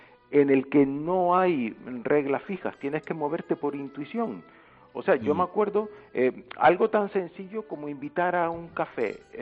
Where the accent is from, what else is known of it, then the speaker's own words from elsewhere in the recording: Las Palmas de Gran Canaria, Canary Islands, Spain; Sí, no, yo soy canario, soy de Las Palmas de Gran Canaria.